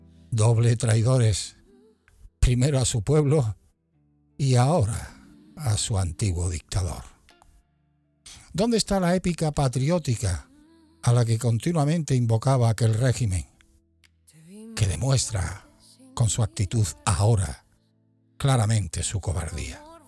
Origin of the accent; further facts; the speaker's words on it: Spain; Venezuela es una triste tragedia humanitaria que nos toca como españoles de lleno